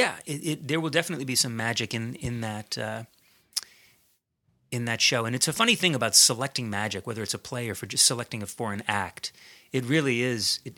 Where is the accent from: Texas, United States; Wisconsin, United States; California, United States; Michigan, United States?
Wisconsin, United States; Milwaukee; when you're the only Buddhist kid growing up in Milwaukee, and it's 1979